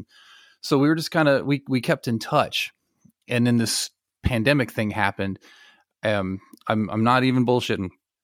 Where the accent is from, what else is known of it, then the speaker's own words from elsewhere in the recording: Ohio, United States; Growing up in Ohio, it was a little much to take it.